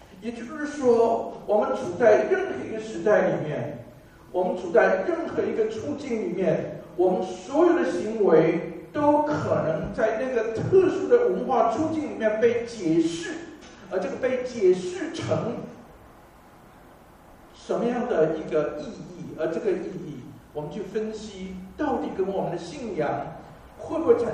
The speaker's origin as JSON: {"language": "Chinese", "country": "Taiwan", "tie": "born or raised there", "said": "好像我是台湾的背景，我们从小都要向所谓的孙文的遗像鞠躬"}